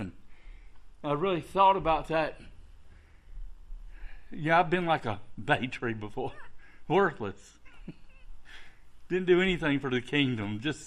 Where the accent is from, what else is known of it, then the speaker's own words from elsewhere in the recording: Warner Robins, Georgia, United States; now in Cartersville, United States; I'm from Warner Robins, Georgia. I was a successful builder, pastor of a church down there.